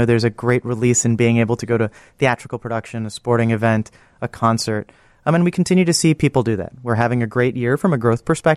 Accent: New York City, New York, United States; also born or lived in Singapore; I was born in Singapore, grew up in New York City, served in the Singapore military.

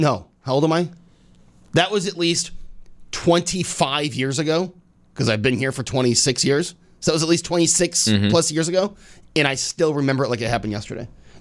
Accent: United States; I'm an American, so I do prefer the Dunkin' Donuts coffee.

